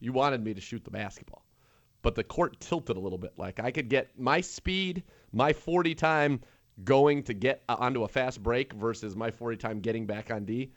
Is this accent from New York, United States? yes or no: no; California, United States; Listen, I'm from the Bay. I grew up – the Warriors were my first basketball team.